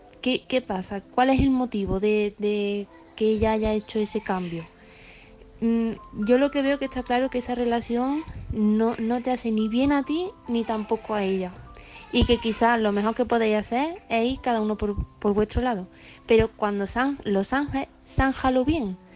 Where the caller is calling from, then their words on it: Córdoba, Andalusia, Spain; corresponsal de Córdoba.